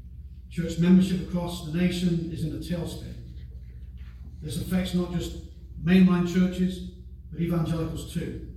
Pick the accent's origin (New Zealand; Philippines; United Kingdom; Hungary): United Kingdom; now in United States; I've already mentioned the fact that I'm British, but I'm American by choice and I'm Presbyterian by the grace of God.